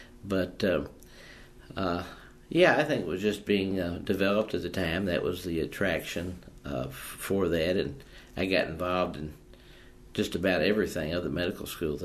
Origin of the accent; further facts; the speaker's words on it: Kentucky, United States; even though I was from Kentucky, from the South